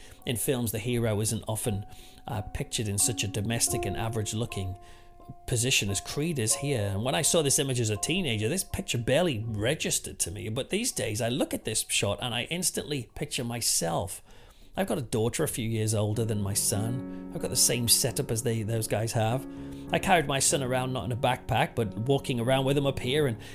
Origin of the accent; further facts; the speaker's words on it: England, United Kingdom; As an Englishman, it's always interesting to me